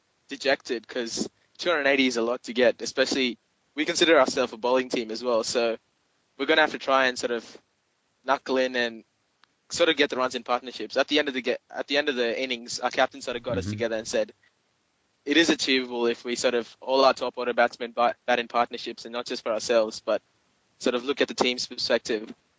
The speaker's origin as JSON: {"language": "English", "country": "Australia", "said": "from Australia."}